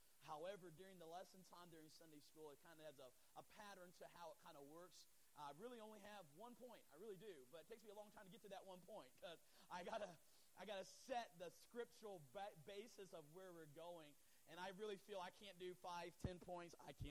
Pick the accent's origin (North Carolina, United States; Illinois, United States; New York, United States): North Carolina, United States; Morehead City; born or raised there